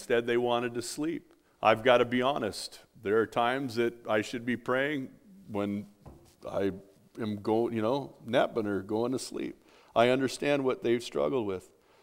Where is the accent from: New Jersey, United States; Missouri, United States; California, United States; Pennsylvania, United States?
California, United States; I'm from California.